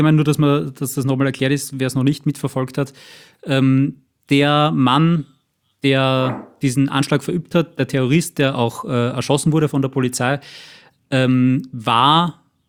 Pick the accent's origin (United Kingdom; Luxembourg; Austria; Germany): Austria; habe einfach nicht glauben können, dass sowas auch bei uns in Österreich passiert